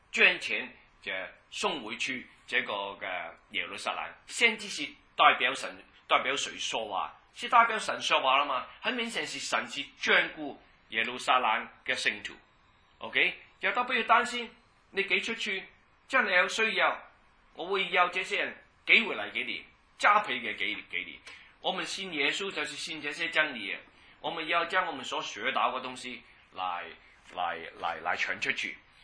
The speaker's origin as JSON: {"language": "Chinese", "country": "China", "said": "我们中国人在传福音的时候，特别是懒惰，特别是亏待了神，我们都不知道。"}